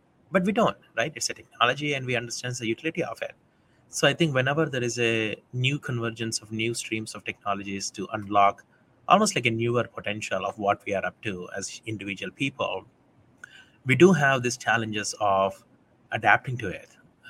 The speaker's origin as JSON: {"language": "English", "country": "India", "tie": "born or raised there", "said": "I'm old. When I was growing up in India"}